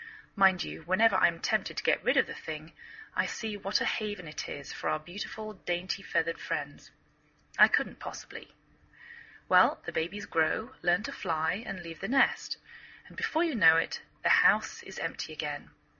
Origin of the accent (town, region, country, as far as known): England, United Kingdom; now in United States